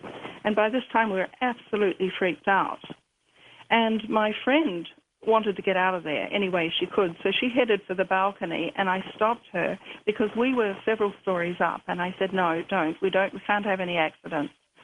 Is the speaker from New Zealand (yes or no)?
yes; New Zealand; moved away as an adult; But before I was posted overseas in New Zealand, in my hometown, I was a university student